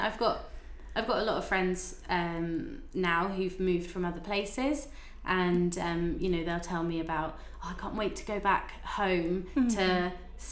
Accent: Poole, South West England, United Kingdom; I was born and raised in Poole, so never moved away.

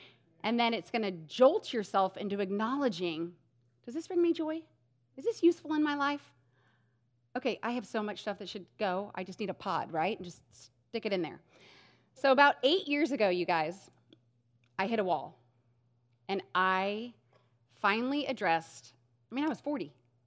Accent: St. Louis, Missouri, United States; So I grew up in an emotionally, physically, and sexually abusive home. I grew up in St. Louis, had never set foot in a church, never heard the gospel, never heard the word God, nothing.

